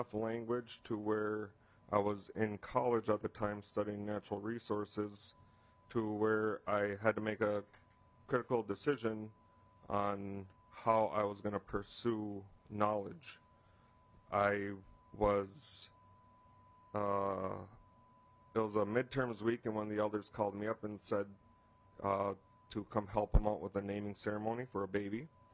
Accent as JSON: {"language": "English", "town": "Mille Lacs Indian Reservation", "region": "Minnesota", "country": "United States", "tie": "born or raised there", "said": "And I'm from the Eagle Clan of the Anishinaabe people, and I live and born and raised in the Mille Lacs Indian Reservation in central Minnesota."}